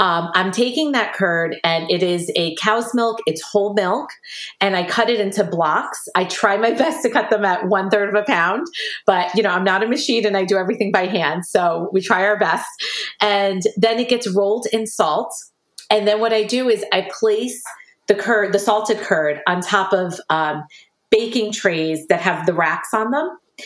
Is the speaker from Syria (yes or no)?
yes; Aleppo, Aleppo Governorate, Syria; I'm originally from Aleppo, Syria.